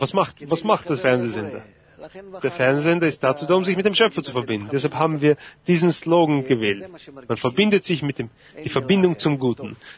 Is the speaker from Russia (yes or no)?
yes; Yekaterinburg, Sverdlovsk Oblast, Russia; ich bin aus Ekaterinenburg.